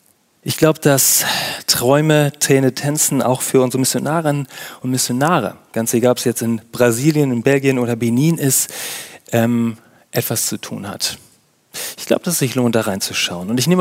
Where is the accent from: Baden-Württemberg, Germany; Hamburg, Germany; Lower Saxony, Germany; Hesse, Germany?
Hamburg, Germany; dass Gott auch so irritierend andere Deutsche lieben kann wie Rheinländer und nicht nur mich als Hamburger.